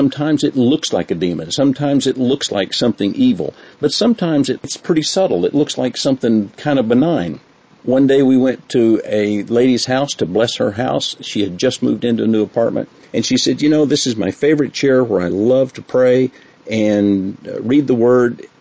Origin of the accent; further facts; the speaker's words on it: United States; accent: American; she just can't understand me because I'm an American.